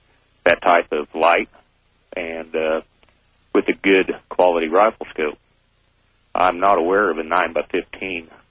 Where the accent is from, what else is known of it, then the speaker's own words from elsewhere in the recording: Kansas, United States; I'm from Kansas.